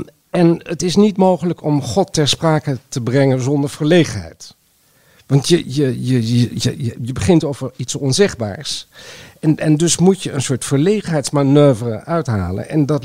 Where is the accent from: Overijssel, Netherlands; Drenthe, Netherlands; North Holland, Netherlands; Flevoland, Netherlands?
Overijssel, Netherlands; Dat was ook weer in Oldenzaal, waar ik ben opgegroeid in de buurt van.